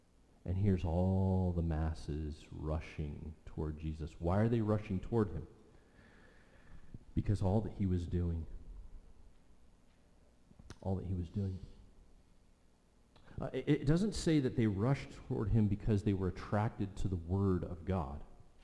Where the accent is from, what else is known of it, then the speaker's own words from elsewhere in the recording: Oregon, United States; But I remember growing up in Oregon, going to Autzen Stadium.